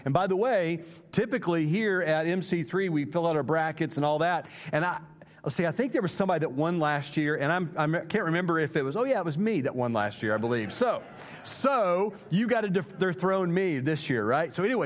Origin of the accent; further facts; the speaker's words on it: Indiana, United States; I don't say that because I'm from Indiana